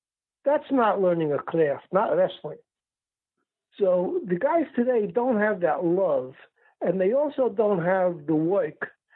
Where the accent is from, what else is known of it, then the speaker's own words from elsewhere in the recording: Brooklyn, New York, United States; But I grew up in Brooklyn. I was a fan of the heels.